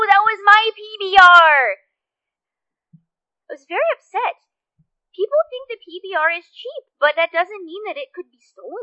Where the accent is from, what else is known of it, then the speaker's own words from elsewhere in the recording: Minnesota, United States; now in Wisconsin, United States; Well, I grew up in Minnesota, and then it got too cold there for me, so I've lived in Wisconsin for the last 5 years.